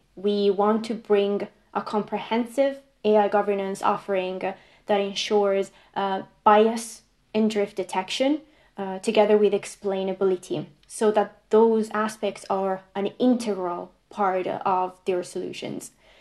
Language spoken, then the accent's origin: English; Italy; English is a second language; moved away as an adult; now in United Kingdom; So back in the day when I was still in Italy, because yes, I'm originally from Italy, you can tell probably from my name, but 8 years ago when I moved to the UK